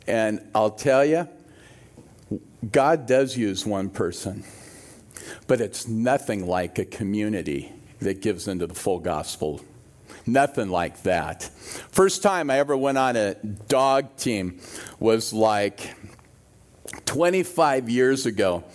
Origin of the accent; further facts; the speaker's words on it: Oakland, California, United States; I'm from Oakland. I'm tough.